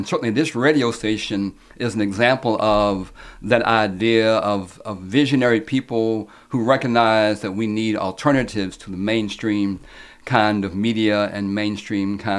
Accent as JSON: {"language": "English", "town": "Lexington", "region": "Kentucky", "country": "United States", "tie": "born or raised there", "also_born_or_lived": "Richmond / Covington", "said": "Well, I'm born and raised in Lexington, born in Richmond, moved to Covington when I was a youngster, and then came to Lexington in 1967 to attend UK."}